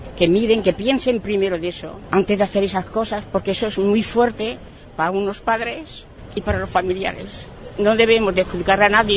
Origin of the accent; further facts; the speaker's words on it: Paterna, Valencian Community, Spain; y yo soy valenciana, yo soy de Paterna